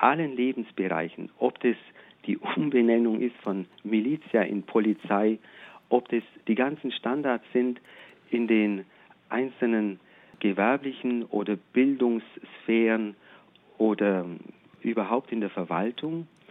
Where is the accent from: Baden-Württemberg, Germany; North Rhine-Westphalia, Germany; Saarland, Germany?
Baden-Württemberg, Germany; Isny; born there; Ja, da bin ich geboren. Isny ist Baden-Württemberg, aber genau. Ich bin ein Bayer.